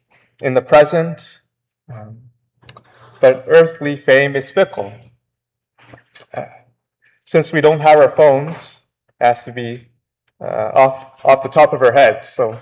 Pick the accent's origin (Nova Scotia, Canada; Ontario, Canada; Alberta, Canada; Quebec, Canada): Ontario, Canada; Toronto; I'm from Toronto, and I have a confession.